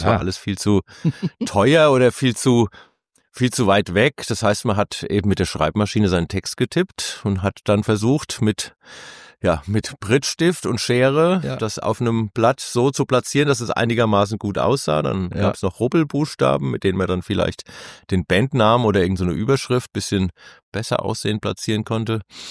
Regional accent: Bingen am Rhein, Rhineland-Palatinate, Germany; durch die Stadt, aus der ich komme, aus Bingen am Rhein. Das ist so eine Kleinstadt

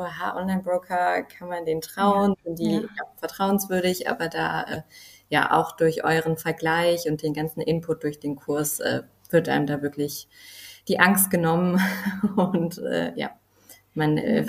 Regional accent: Cologne, North Rhine-Westphalia, Germany; Ich komme aus Köln, bin 31 Jahre alt.

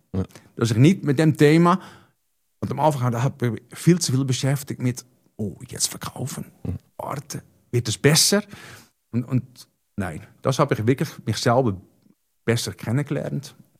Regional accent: Netherlands; German is a second language; Ich habe durch das ein bisschen auch als Niederländer

